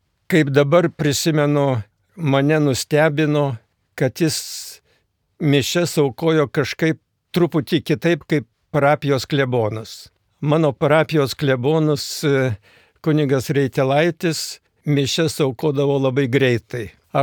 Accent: Gudonys, Alytus County, Lithuania; Gimiau ir augau Dzūkijos kaime, kuris vadinasi Gudonys, o parapija Krikštonių.

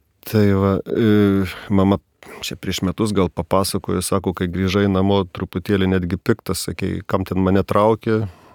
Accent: Plungė, Telšiai County, Lithuania; gimiau, užaugau Plungėje.

